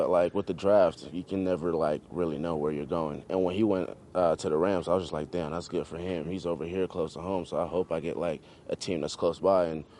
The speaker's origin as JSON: {"language": "English", "country": "Nigeria", "said": "I'm Nigerian, so I love this weather, man."}